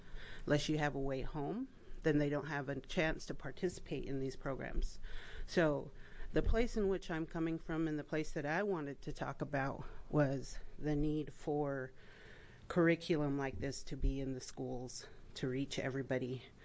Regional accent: Warm Springs, Oregon, United States; I'm from Warm Springs, Oregon.

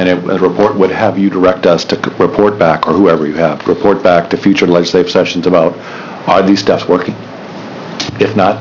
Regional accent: Virginia, United States; I grew up in Virginia.

